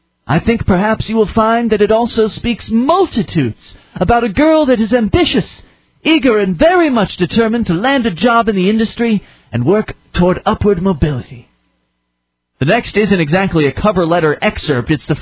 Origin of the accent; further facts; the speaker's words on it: Ukraine; English is a second language; I'm from Ukraine.